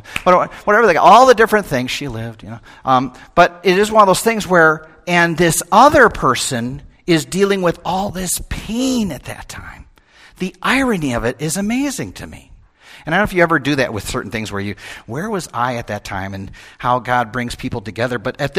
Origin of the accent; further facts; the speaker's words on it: Chicago, Illinois, United States; And so I'm this little kid growing up in Chicago